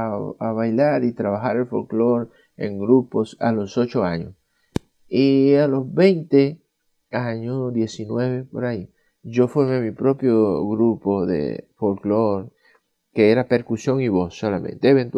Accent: La Vega, Dominican Republic; born there; donde yo nací, en La Vega, en el Cibao, esta ciudad es muy artística, tiene muchos elementos culturales.

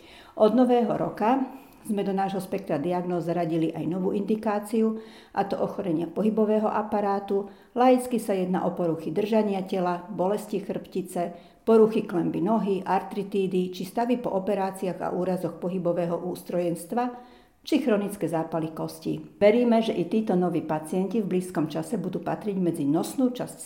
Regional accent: Zemplín, Slovakia; now in Bardejov, Slovakia; Som rodina Zemplínčanka a do Bardejova som sa prisťahovala po ukončení štúdia.

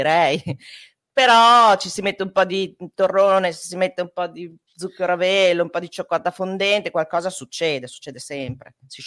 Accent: Bologna, Emilia-Romagna, Italy; siamo di Bologna, quindi figurati

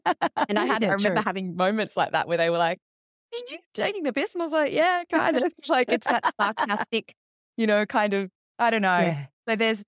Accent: Australia; I think there's something really magical about being Australian in a lot of ways.

